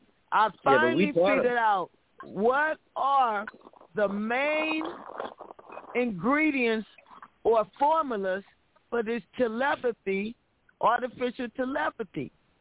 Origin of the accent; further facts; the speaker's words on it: California, United States; I'm from California.